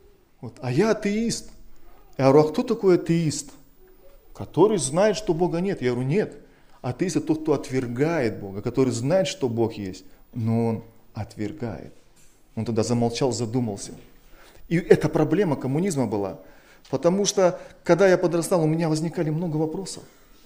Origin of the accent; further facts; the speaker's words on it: Kazakhstan; born there; я родился в Казахстане, который входил в Союз Нерушимых Республик Свободных. И воспитывался, знаете, как говорят, в духе коммунизма.